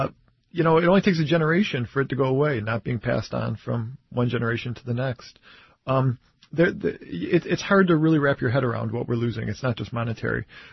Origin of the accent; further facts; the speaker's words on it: Detroit, Michigan, United States; I'm from Detroit. I want to write about a Detroit plant.